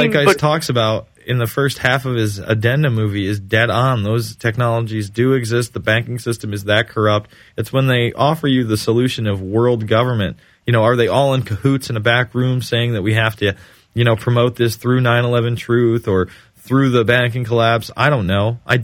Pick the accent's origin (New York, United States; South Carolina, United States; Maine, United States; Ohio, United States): New York, United States; I'm not from New York City. I'm from upstate New York.